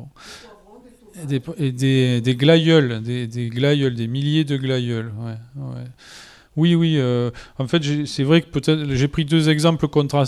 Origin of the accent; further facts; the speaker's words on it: Provence-Alpes-Côte d'Azur, France; si je vais n'importe où en Provence et qu'on me demande d'où tu viens, je vais dire je suis des Galières. Mais si je suis à Paris, je dirais que je suis provençal. Et si je suis à l'étranger, je dirais aussi que je suis français.